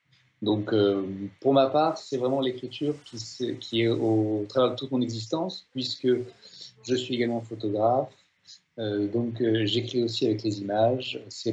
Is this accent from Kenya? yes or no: no; Strasbourg, Grand Est, France; also born or lived in Paris / South-West France; now in Brussels, Belgium; Je suis un Strasbourgeois qui est tombé amoureux de Bruxelles. Après passer plusieurs années en France, à Strasbourg, mais aussi entre Strasbourg, Paris ou le Sud-Ouest